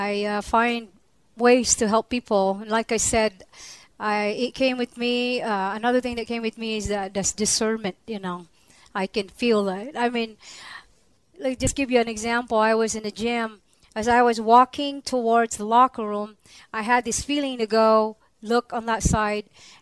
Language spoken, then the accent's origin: English; Luzon, Philippines; I am from Luzon.